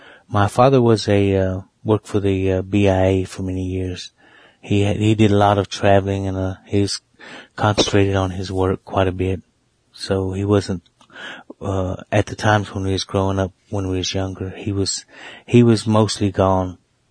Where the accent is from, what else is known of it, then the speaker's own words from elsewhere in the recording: Cherokee, North Carolina, United States; I am from the Eastern Band of Cherokee Indians. I was raised in Cherokee, North Carolina, which is a reservation about approximately 30 miles off the Tennessee border in North Carolina. I was born on the reservation.